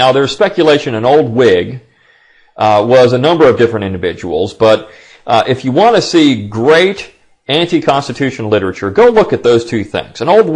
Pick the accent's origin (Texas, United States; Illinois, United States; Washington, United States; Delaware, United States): Delaware, United States; And even though I'm from Delaware, who cares, right? Delaware is only three counties.